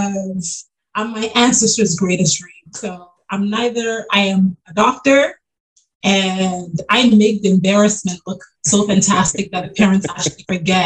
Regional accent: Ghana; Being that I am a Ghanaian royal

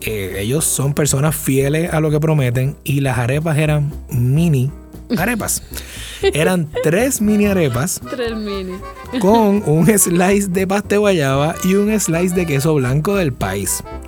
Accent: Puerto Rico; Y yo, como buen puertorriqueño, que no lee las instrucciones, empecé a darle al botón.

